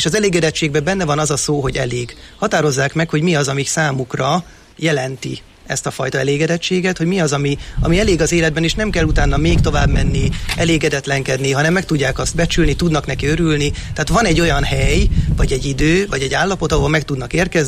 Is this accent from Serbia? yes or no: no; Hungary; magyar ember vagyok, magyarul beszélek